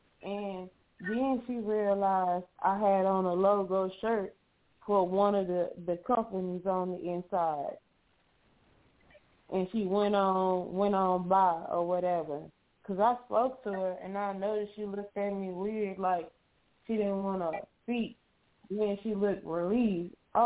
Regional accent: Houston, Texas, United States; So technically, I'm from the woods. I'm the first person in my whole immediate family that was born and raised in Houston.

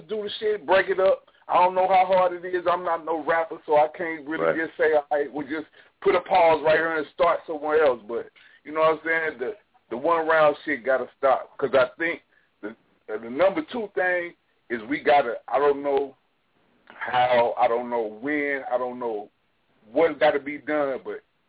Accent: St. Louis, Missouri, United States; Like, I'm from St. Louis, so I feel bad.

